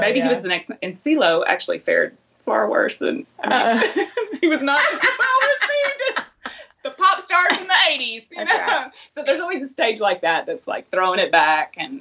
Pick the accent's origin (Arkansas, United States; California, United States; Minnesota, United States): Arkansas, United States; North Little Rock; Allison and I, we do tend to tell people we're from Little Rock when we're outside, but we're really from North Little Rock